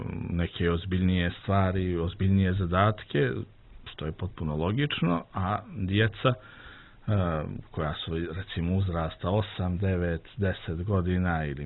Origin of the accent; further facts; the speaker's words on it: Sarajevo, Sarajevo Canton, Bosnia & Herzegovina; now in Podgorica, Montenegro; moji prvi ti koraci su bili upravo kao dijete u oltaru u Sabornoj crkvi u Sarajevu.